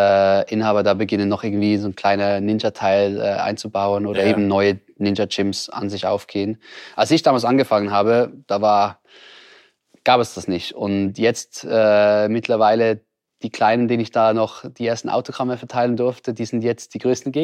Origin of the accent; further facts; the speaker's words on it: Switzerland; Und als Schweizer noch auf der ersten Seite